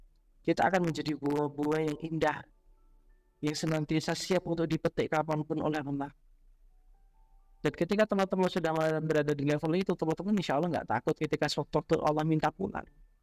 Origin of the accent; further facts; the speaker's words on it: Surakarta, Central Java, Indonesia; Kampung halaman jenderal di mana? Di Solo. Kalau jenderal aslinya Solo, lahir di Solo, kota Solo.